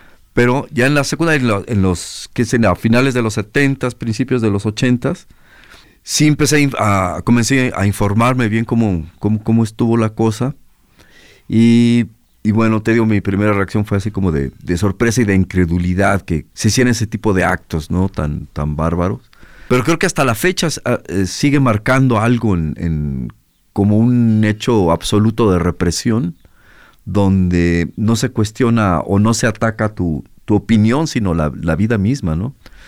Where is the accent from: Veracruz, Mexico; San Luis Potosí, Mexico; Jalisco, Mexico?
Jalisco, Mexico; Guadalajara; soy músico, vengo de Guadalajara.